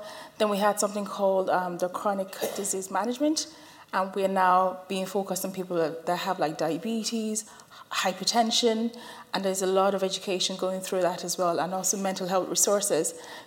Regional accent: Dublin, Leinster, Ireland; also born or lived in Nigeria / Cork; I was born in Nigeria and I grew up in Dublin. So after college, I moved to Cork for my intern year. And that was 2014.

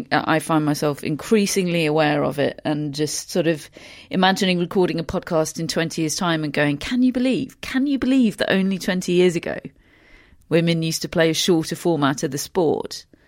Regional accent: United Kingdom; but it's all been beaten down by, you know, being British, and I don't know.

